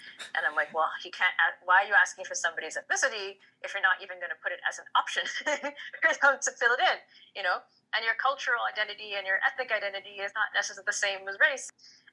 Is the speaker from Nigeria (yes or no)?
no; Canada; I'm Black, I'm mixed race Black, I'm Canadian, I don't have the same issues, or I didn't grow up in the same kind of culture as Black Americans have. And then, you know, my background is Caribbean.